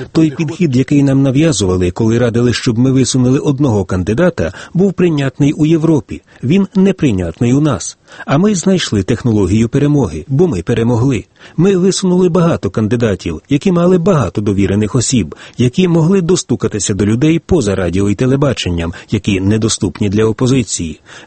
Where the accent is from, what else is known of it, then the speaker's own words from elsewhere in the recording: Belarus; Було б смішно, щоб я, білорус, із нашими мізерними досягненнями давав пораду українцям.